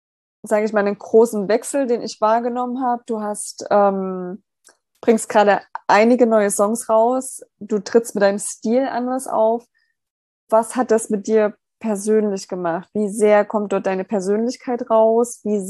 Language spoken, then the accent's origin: German; Germany; und ich denke, da sind wir als Deutsche auch eher bewusst, wirklich noch auszudrücken, wie es uns geht